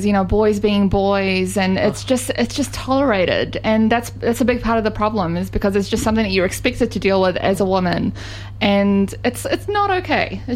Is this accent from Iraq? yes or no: yes; Iraq; And I said I'm from Iraq